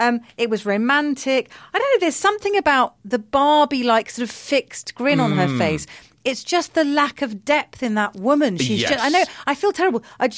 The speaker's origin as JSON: {"language": "English", "country": "United Kingdom", "said": "you know, I'm British, I like an underdog."}